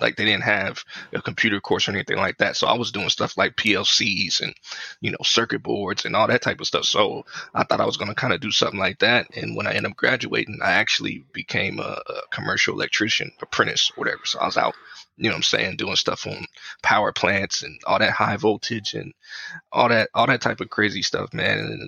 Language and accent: English; Topeka, Kansas, United States; I'm born and raised in Kansas, man. Midwest. Okay. Yeah, about an hour from Kansas City. I stay in Topeka, which is the capital